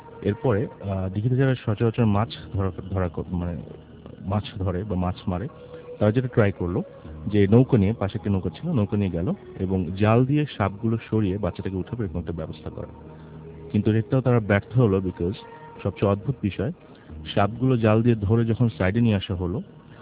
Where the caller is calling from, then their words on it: Dhaka, Dhaka Division, Bangladesh; আমি এসেছি গুলশান অ্যাক্ট থেকে।